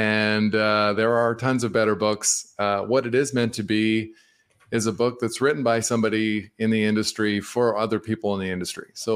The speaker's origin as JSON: {"language": "English", "country": "Canada", "said": "I'm a Canadian financial services professional."}